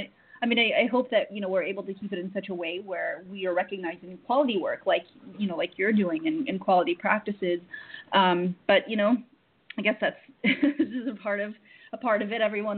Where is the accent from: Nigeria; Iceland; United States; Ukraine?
United States; Oklahoma; like Oklahoma, I'm from Oklahoma.